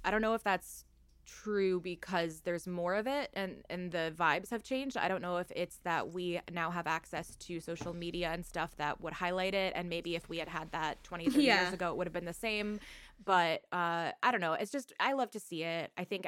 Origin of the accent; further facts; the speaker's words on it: United States; I guess as an American, like, I didn't expect the outpouring of support to be so international